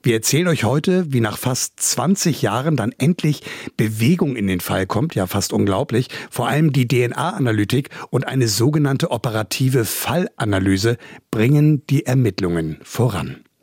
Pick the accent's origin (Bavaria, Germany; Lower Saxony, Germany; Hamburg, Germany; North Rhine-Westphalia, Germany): Hamburg, Germany; ich bin in Wellingsbüttel aufgewachsen, das ist im Hamburger Norden